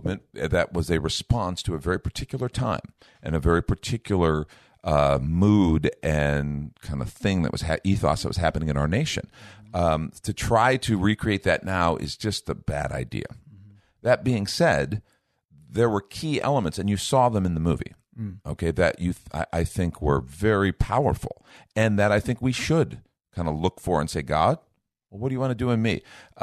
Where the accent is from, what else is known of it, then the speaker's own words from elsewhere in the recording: Chicago, Illinois, United States; But I grew up in Chicago, and there was a big Jesus movement.